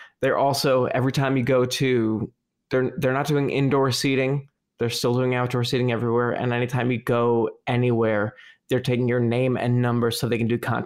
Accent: New Jersey, United States; I grew up obviously in New Jersey, and like East Coast summer ocean is it like warms up, but Maine, it just stays cold.

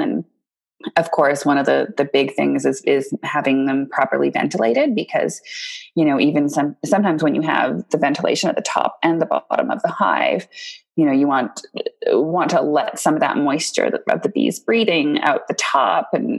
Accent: Whitehorse, Yukon, Canada; I was born and raised in the Yukon, born in Whitehorse, which is the country, and then raised for a short while in a small town called Carmacks.

